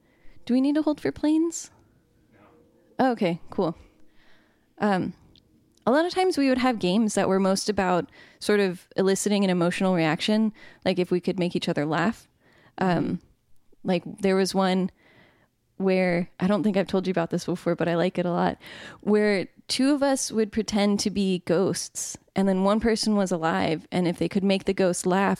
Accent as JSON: {"language": "English", "region": "Louisiana", "country": "United States", "said": "I'm from Louisiana too."}